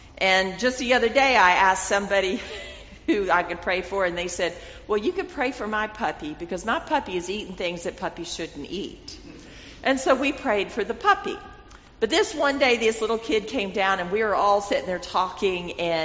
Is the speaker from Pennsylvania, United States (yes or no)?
no; Texas, United States; Growing up in West Texas, I knew what a whirlwind is.